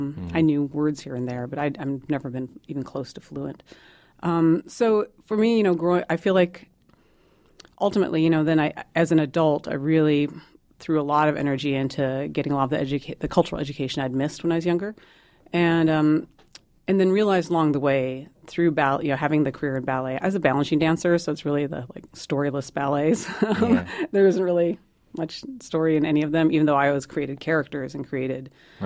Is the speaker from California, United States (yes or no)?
no; South Dakota, United States; South Dakota.